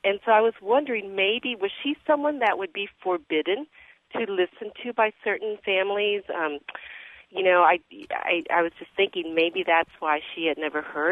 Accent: Texas, United States; I grew up in Texas, in Central Texas, and my mom was born and raised there, but her parents were from Mexico

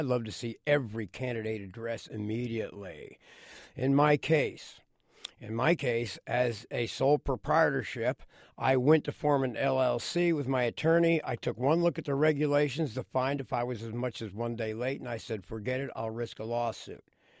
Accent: Glen Carbon, Illinois, United States; I'm from Glen Carbon, Illinois, retired iron worker.

